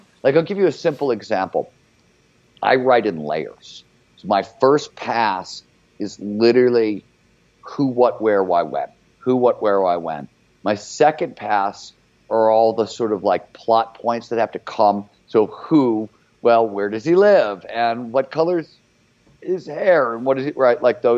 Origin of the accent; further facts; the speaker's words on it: Cleveland, Ohio, United States; It was like bands would show up to play where I grew up in Cleveland.